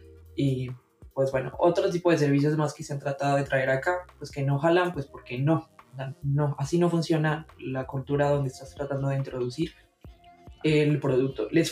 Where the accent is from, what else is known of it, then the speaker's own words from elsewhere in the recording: Cundinamarca, Colombia; now in Mexico City, Mexico; yo en realidad no soy de Bogotá. Okay. Yo soy de un pueblo cerca de Bogotá, pero yo viví en Bogotá 7 años, y el próximo año ya cumplo 8 años acá.